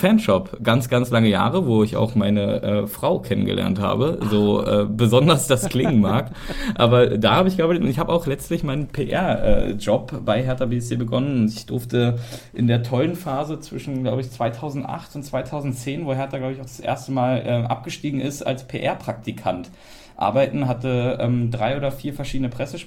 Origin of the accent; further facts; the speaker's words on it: Berlin, Germany; born there; Ich bin in Berlin geboren